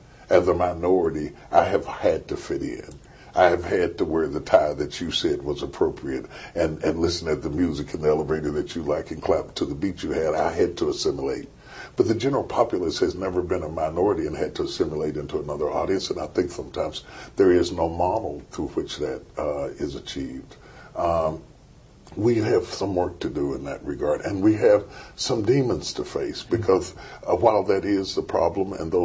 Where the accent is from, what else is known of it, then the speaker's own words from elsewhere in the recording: West Virginia, United States; I grew up in West Virginia where there's 5% black